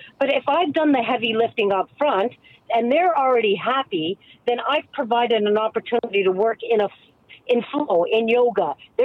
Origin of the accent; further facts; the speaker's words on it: Canada; I'm an immigrant. My parents, yes, immigrated to Canada years ago. I mean, obviously I'm Canadian. My parents came over, right?